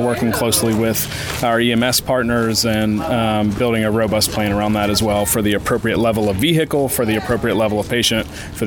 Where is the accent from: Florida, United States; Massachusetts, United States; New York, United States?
Florida, United States; Pensacola; You know, I grew up here in Pensacola